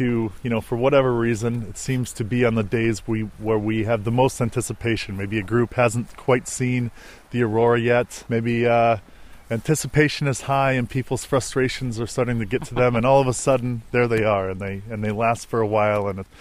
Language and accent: English; Colorado, United States; I'm from Colorado, and I went to school in Anchorage